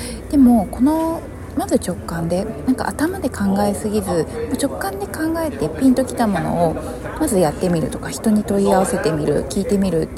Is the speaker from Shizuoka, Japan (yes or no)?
yes; Shizuoka, Japan; 静岡もそこからお茶、自分の地元なんですけれども